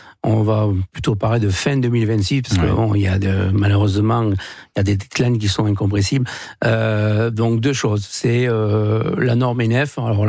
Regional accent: Occitanie, France; born there; À Nogaro, je suis né dans le Gers.

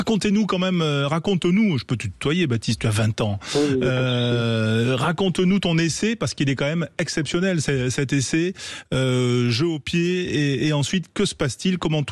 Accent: Bordeaux, Nouvelle-Aquitaine, France; Je suis bordelais

